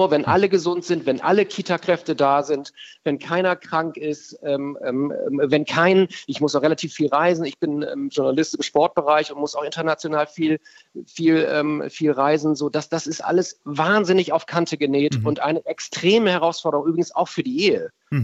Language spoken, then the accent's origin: German; Bremen, Germany; also born or lived in Hamburg; Wir sind vor ein paar Jahren nach Bremen gezogen, von Hamburg in meine alte Heimat